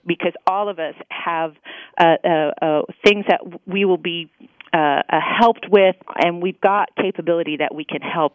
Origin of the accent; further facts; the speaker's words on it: Oregon, United States; I come out from the West, born and raised in Oregon, and part of the Oregon National Guard, and growing up in the farmers around